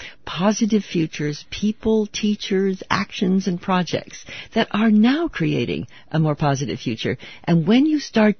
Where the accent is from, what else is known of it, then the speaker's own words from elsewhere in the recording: United States; And I'd been raised as an American, and all power, our power was good.